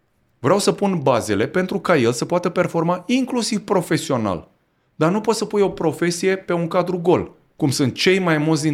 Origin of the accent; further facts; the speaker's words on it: Romania; Noi nu suntem nici ruși, nici elvețieni, nici britanici, nici francezi. Noi suntem români.